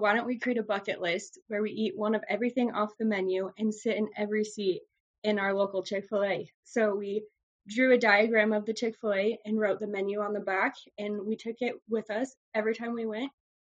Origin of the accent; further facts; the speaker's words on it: California, United States; I've since I'm from Southern California, we always go to In-N-Out